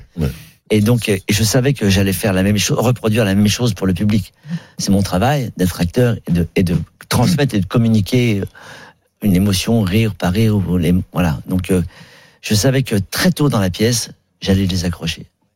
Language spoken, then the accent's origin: French; Paris, Île-de-France, France; born there; on est parisiens, je suis né à Paris, moi.